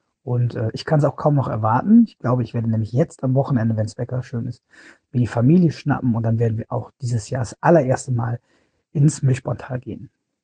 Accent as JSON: {"language": "German", "town": "Cologne", "region": "North Rhine-Westphalia", "country": "Germany", "said": "Wir sind aus Köln"}